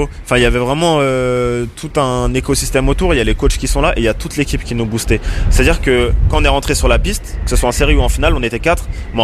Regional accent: Saint-Denis, Île-de-France, France; En temps normal, j'aime pas qu'on dise que je suis parisien, parce que je suis banlieusard.

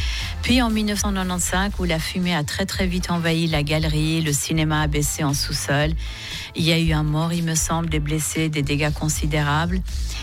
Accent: Geneva, Switzerland; Je suis de Genève, moi, monsieur.

